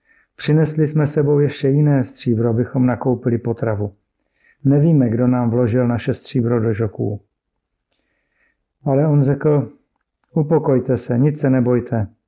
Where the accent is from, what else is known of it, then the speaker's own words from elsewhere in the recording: Naháč, Trnava Region, Slovakia; je mi 34 let, pocházím ze Slovenska, z malé vesnice jménem Naháč, která se nachází nedaleko Trnavy.